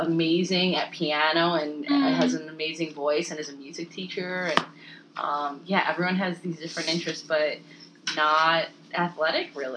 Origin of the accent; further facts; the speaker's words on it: Rochester, United States; So I grew up in Rochester, big family, always wanted to head west.